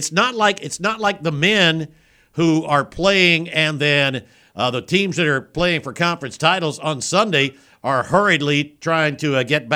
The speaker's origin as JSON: {"language": "English", "town": "Brewton", "region": "Alabama", "country": "United States", "tie": "born or raised there", "said": "are you going down 41, or are you headed down 31-29 toward my hometown?"}